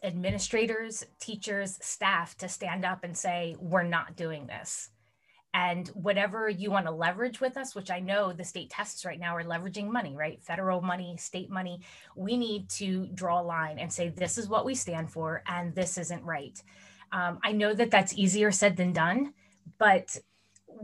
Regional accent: Pennsylvania, United States; So I'm from Pennsylvania, and a number of years ago, we had social emotional learning standards.

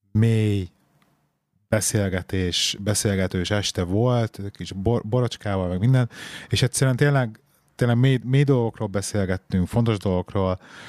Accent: Budapest, Hungary; moved away as an adult; nekem hiányzik Pest. 13 éve, amit eljöttem. Én ugye belvárosban nőttem föl

